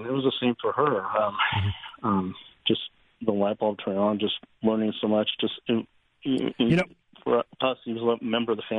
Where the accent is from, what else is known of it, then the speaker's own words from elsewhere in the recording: Cheyenne, Wyoming, United States; driving down from, at the time, my hometown in Cheyenne